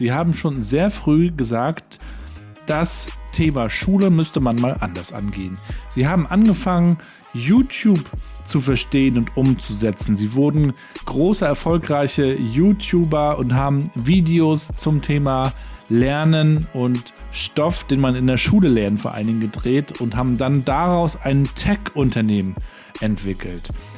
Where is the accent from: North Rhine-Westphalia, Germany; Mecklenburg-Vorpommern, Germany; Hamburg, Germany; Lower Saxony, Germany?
Mecklenburg-Vorpommern, Germany; Rostock; ich bin Rostocker Jung, 80er Jahrgang, Vater von drei Töchtern